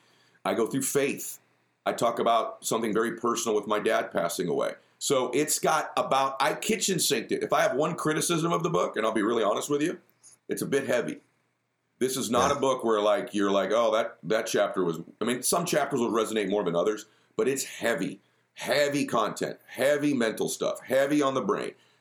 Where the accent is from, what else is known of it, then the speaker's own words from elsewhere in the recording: Boston, Massachusetts, United States; I'm a Patriots fan. I'm from Boston.